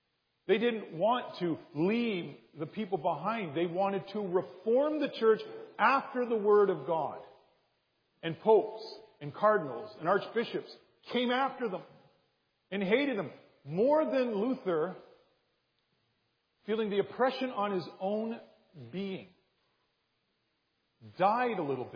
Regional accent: St. Catharines, Ontario, Canada; in my hometown where I grew up and where I pastored, it was in the St. Catherine Standard newspaper

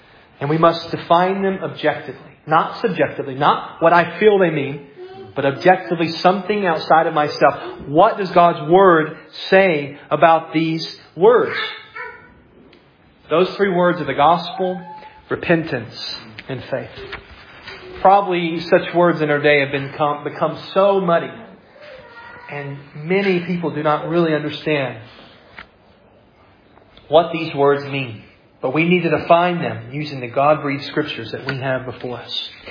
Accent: the South, United States; I grew up in the South. I love the gospel.

